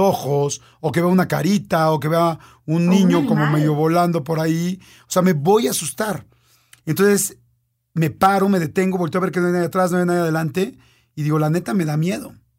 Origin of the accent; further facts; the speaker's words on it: Mexico City, Mexico; al final soy un mexicano que vive en la Ciudad de México